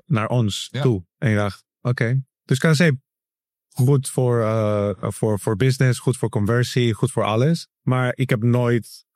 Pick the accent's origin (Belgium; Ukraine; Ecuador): Ecuador; now in Rotterdam, Netherlands; Ik kom uit Ecuador. Ik woon denk ik al 8 jaar in Nederland. Ik woon in Rotterdam